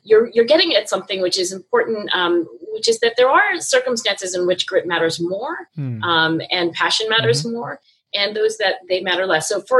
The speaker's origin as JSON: {"language": "English", "region": "New Jersey", "country": "United States", "tie": "born or raised there", "said": "being an Asian female growing up in South Jersey suburbs, it was, you know, like practically my destiny to become a doctor."}